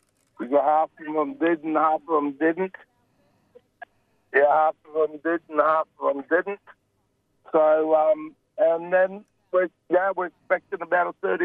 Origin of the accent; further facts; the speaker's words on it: Queensland, Australia; I'm a Kuma man … I'm from Western Queensland and out near Bree Warren and Burke and Palomar and St. George. So I'm from out there.